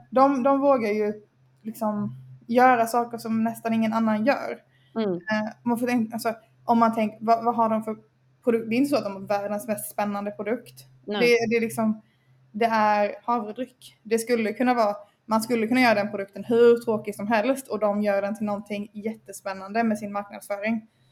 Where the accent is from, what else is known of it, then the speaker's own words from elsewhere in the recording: Skåne, Sweden; born there; now in Gothenburg, Sweden; Jag är ju född i Skåne men har flyttat till Göteborg. Men jag har inte lagt till med någon Göteborgsdialekt.